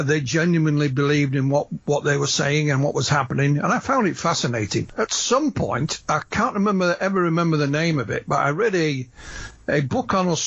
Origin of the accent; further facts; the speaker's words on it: Yorkshire and the Humber, United Kingdom; growing up in Yorkshire. My mum was from Northern Ireland.